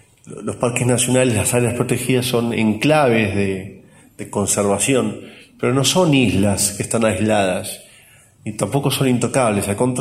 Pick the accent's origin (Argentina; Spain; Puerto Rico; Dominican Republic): Argentina; la necesidad que tenemos los argentinos hoy, que es crecer.